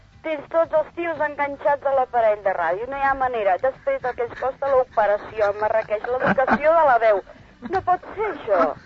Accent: Catalonia, Spain; Soc de la Plana.

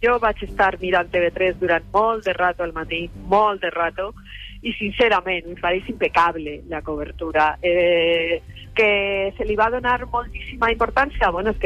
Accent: Catalonia, Spain; t'afecta com a català

